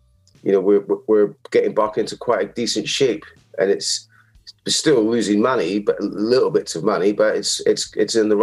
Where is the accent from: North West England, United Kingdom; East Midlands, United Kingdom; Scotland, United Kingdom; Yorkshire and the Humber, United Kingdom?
Scotland, United Kingdom; Inverness; moved away as an adult; now in London, United Kingdom; And obviously after I came from Inverness all the way to Colchester to study that.